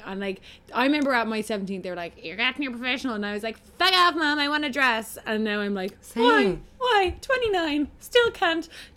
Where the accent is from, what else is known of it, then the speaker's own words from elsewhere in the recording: Dublin, Leinster, Ireland; Favourite locations outside of Dublin, my hometown.